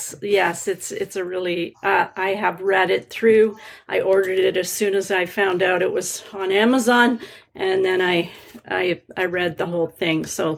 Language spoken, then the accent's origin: English; Vancouver, British Columbia, Canada; from Vancouver, Canada, recovered emetophobic licensed psychotherapist specializing in emetophobia